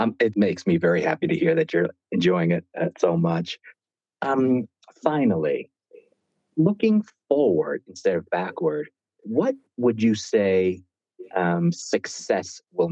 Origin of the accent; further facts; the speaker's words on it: New York, United States; I'm myself from New York.